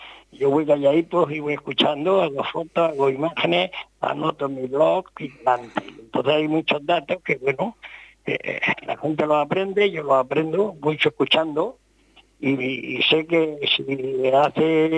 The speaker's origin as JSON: {"language": "Spanish", "town": "Cajitán", "region": "Region of Murcia", "country": "Spain", "tie": "born there", "said": "Yo nací allí, nací en Cajitán"}